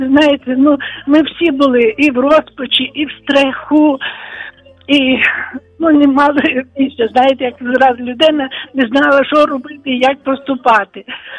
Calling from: Volyn Oblast, Ukraine; Я з Волині

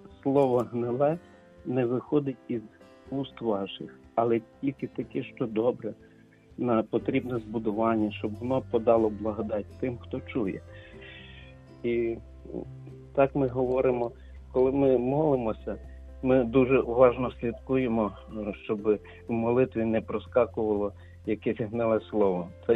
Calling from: Lviv, Lviv Oblast, Ukraine; я зі Львова.

